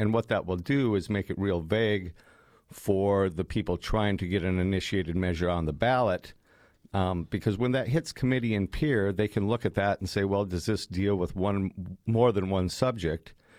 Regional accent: Aberdeen, United States; Well, I'm from Aberdeen. District 3 is mostly the Aberdeen area.

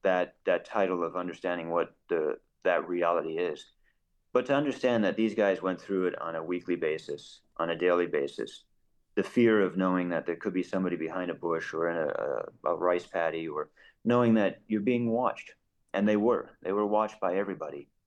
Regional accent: United States; It's difficult as a filmmaker, as a historian, but really as an American to watch to hear about your countrymen

